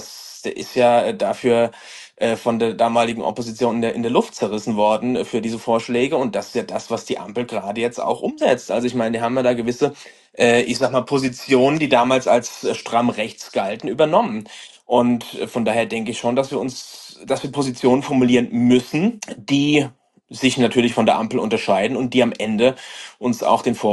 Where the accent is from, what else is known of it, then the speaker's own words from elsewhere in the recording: Aschaffenburg, Bavaria, Germany; Ich komme hier aus Aschaffenburg